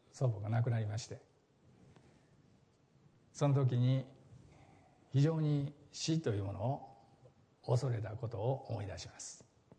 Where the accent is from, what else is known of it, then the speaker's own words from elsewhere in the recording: Suita, Osaka, Japan; 私は千里山、吹田市の千里山というところで生まれ育ちました。千里第二小学校という小学校に行ってたんですが